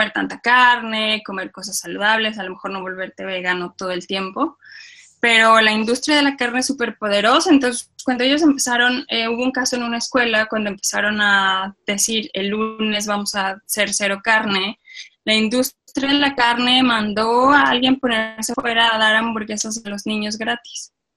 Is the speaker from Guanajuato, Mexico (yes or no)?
yes; León, Guanajuato, Mexico; yo soy de León, entonces, donde comemos muchísima carne, es la industria del calzado, o sea, todo vivimos de piel, chamarras de piel